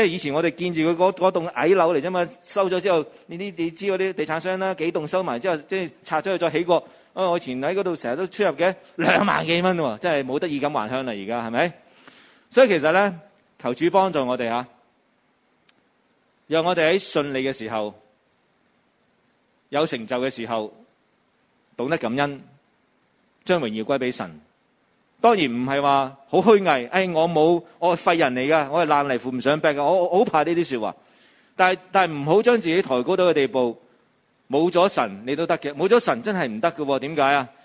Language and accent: Cantonese; Guangdong, China; 我哋广东人就讲寡啦